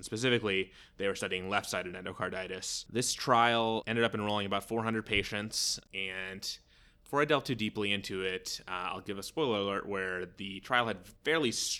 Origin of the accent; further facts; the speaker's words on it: New Orleans, Louisiana, United States; now in Nashville, United States; I grew up in New Orleans, went to college at Harvard, went to med school at Penn in Philadelphia, and now I've been in Nashville for the last 2 years